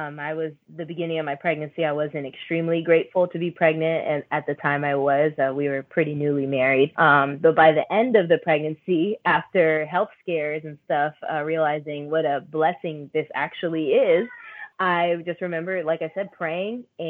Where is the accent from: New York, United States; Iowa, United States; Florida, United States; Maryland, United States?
Florida, United States; Orlando; Pretty much. I grew up in Orlando.